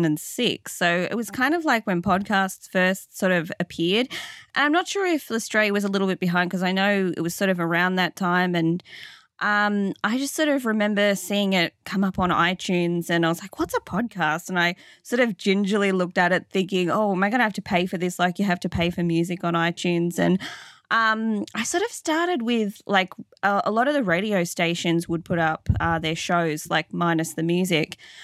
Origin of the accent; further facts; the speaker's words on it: Australia; I'm also Australian, go the Aussies.